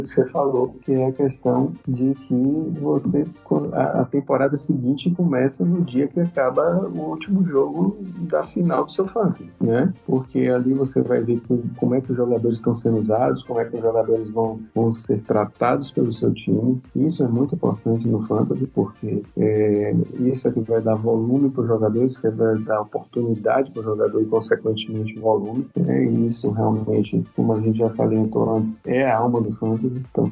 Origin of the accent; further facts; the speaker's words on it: Bahia, Brazil; como diz aqui na Bahia, que a gente é baiano, né?